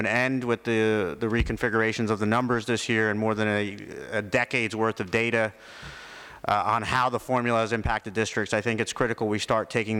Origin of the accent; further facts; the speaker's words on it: Long Branch, New Jersey, United States; In my hometown of Long Branch